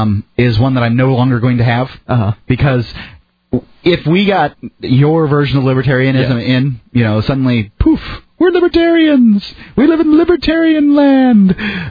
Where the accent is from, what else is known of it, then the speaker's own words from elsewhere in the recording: Florida, United States; I'm sorry, I'm from Florida.